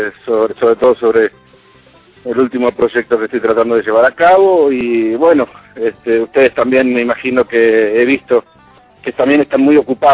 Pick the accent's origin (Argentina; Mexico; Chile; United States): Argentina; Buenos Aires; born there; Nací en Buenos Aires, en Argentina, sí.